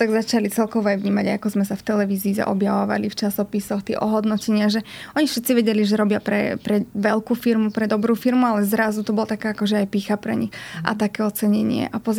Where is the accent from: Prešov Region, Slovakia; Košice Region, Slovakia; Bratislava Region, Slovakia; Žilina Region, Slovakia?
Žilina Region, Slovakia; u nás na Orave